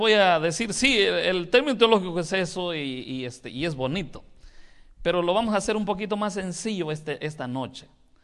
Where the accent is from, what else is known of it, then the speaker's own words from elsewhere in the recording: Chiapas, Mexico; Y entonces vengo de Chiapas